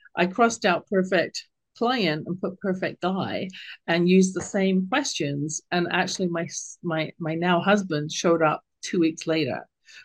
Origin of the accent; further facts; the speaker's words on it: United Kingdom; accent: British; which is in my lilting British accent. I read it myself.